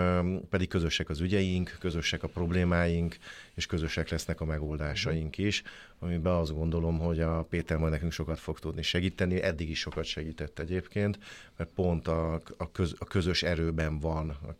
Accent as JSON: {"language": "Hungarian", "country": "Hungary", "tie": "born or raised there", "said": "Hát persze, mivel én Balatonon születtem."}